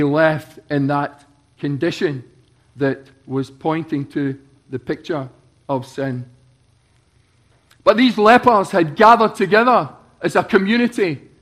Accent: Scotland, United Kingdom; I come from the borders of Scotland. It means I've probably was so close to England, but yet I was born in Scotland.

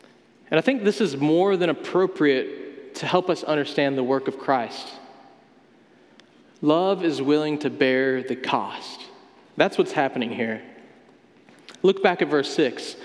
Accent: North Carolina, United States; I'm from North Carolina. I grew up in a small town with two traffic lights, and I like to carry a pocket knife.

